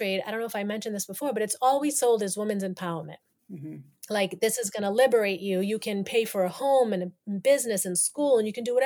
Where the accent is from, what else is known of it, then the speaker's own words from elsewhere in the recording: Massachusetts, United States; accent: Massachusetts; so I'm from Massachusetts, obviously you hear the accent, right?